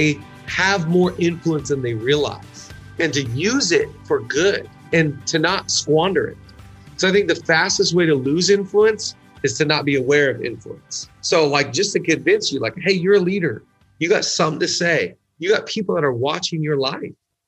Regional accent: Seattle, Washington, United States; moved away as an adult; also born or lived in Los Angeles, United States; I'm from Seattle, Washington. Go Sonics. Go Seahawks. I grew up, in the Northwest. And right when I graduated high school in 1998, I moved to LA for the first time.

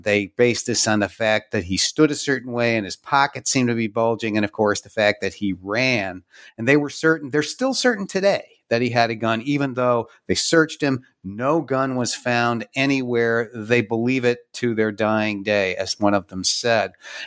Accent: Pittsburgh, Pennsylvania, United States; The book begins with an incident that took place here in Pittsburgh, my hometown, 10 years ago in 2010, in one of our high crime neighborhoods.

